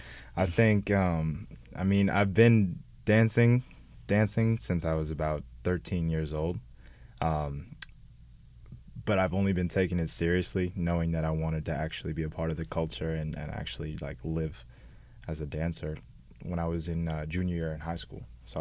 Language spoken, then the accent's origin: English; California, United States; Born and raised in the Valley, actually, San Fernando Valley. So right over across the street from Woodland Hills Academy.